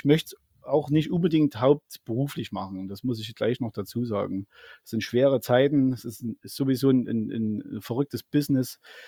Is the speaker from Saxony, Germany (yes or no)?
yes; Zwickau, Saxony, Germany; Bei uns in Zwickau als Vorgeschichte gibt es seit mehreren Jahren